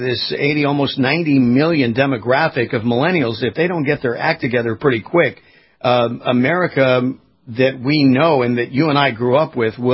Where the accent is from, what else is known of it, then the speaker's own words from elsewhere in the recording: California, United States; Case in point, I was born and raised in California.